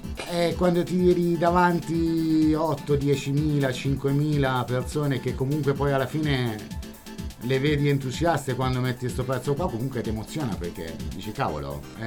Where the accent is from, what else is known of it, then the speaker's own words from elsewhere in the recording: Perugia, Umbria, Italy; lui è di Roma, io sono di Perugia